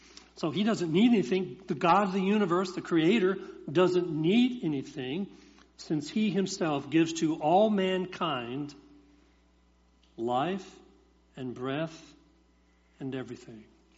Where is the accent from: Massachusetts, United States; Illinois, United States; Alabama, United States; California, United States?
Alabama, United States; I'm from Alabama.